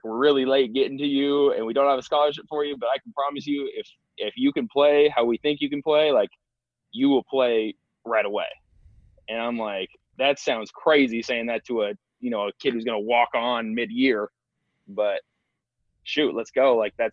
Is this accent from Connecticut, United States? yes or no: no; Newton, Iowa, United States; like everyone from my hometown is, you know, big Iowa State guys because we're about 30 minutes from Ames.